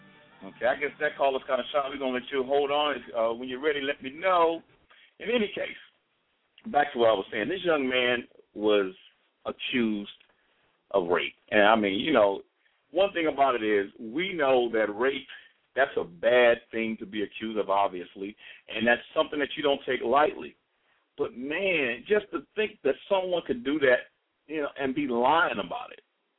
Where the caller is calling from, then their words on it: Houston, Texas, United States; I'm here online from Houston, Texas, and it has been hot down here in Houston.